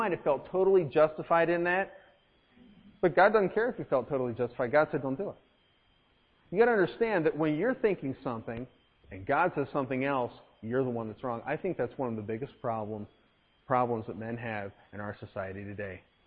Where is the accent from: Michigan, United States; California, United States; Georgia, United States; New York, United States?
New York, United States; Buffalo; I'm from Buffalo, New York, right? And we're not from New York City, okay? I'm scared of New York City, all right? I'm an upstater, all right?